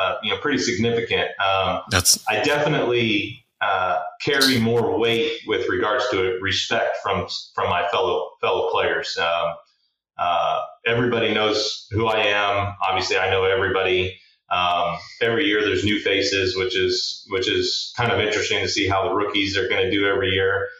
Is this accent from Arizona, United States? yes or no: yes; Tucson, Arizona, United States; You know, we grew up in Tucson, so there's tons of fighter jets out there between the Guard and then the active duty with the A-10s and then the Vipers.